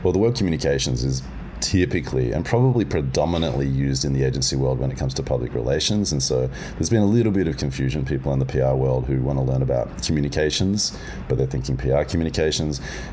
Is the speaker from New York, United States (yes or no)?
yes; New York, United States; Today I'm in Hell's Kitchen. I'm back in my hometown.